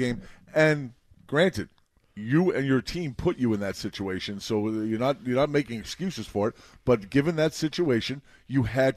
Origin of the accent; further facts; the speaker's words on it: Boston, Massachusetts, United States; Well, it's like we growing up in Boston, we loved when the Yankees lost.